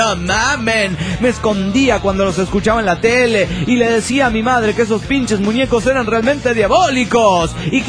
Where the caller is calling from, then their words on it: Chile; de Chirán, Chile.